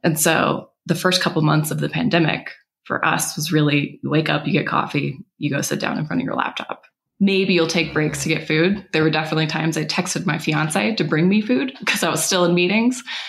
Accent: Houston, Texas, United States; moved away as an adult; now in Colorado Springs, United States; I am originally from Houston, Texas. I've traveled quite a bit and moved along the Gulf Coast and East Coast for about the last 10 years.

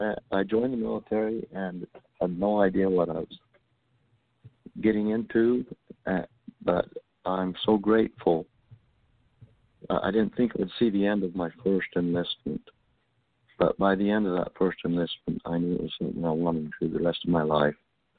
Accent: United States; I'm an American.

